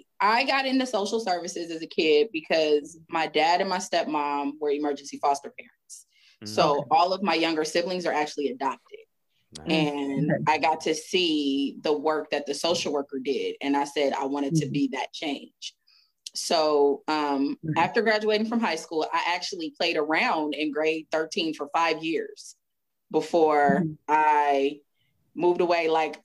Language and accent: English; Oakland, California, United States; also born or lived in Richmond; coming from California, apparently lived a very sheltered life. So growing up in Oakland and Richmond, and here I go, I'm going to go to college in Alabama